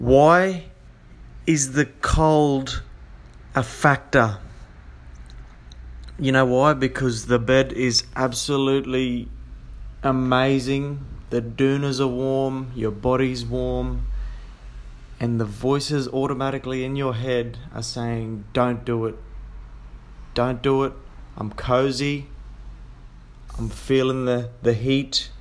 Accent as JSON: {"language": "English", "region": "Queensland", "country": "Australia", "tie": "born or raised there", "lives_now": "Sydney, Australia", "said": "I'm out of my hometown. I'm from North Queensland, so it's a bit of a struggle for myself."}